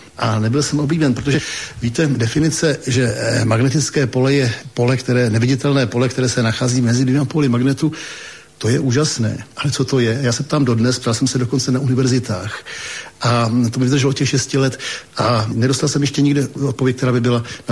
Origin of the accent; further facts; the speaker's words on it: Prague, Czechia; born there; No, tak to já jsem se narodil na Štvanici. A to je ostrov v Praze, jmenuje se Štvanice, je na něm porodnice.